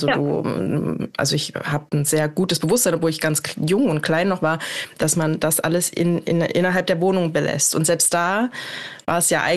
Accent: East Germany, Germany; ich bin in Ostdeutschland groß geworden

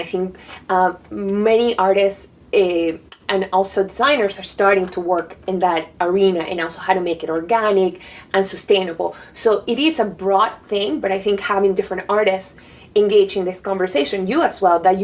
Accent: Panama; So I'm from Panama, and it's important for me with this love that I have for design, for fashion

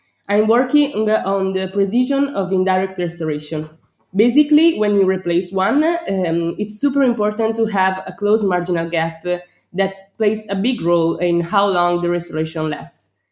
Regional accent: Italy; English is a second language; moved away as an adult; now in Bologna, Italy; I'm from Tamura in the south of Italy. I moved to Bologna in 2016 to start the university, and now I've been here for 9 years.

